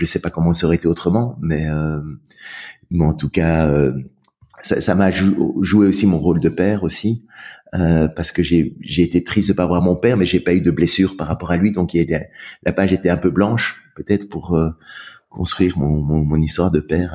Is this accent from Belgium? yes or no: yes; Brussels, Brussels-Capital Region, Belgium; Alors, j'ai grandi en Belgique, à Bruxelles.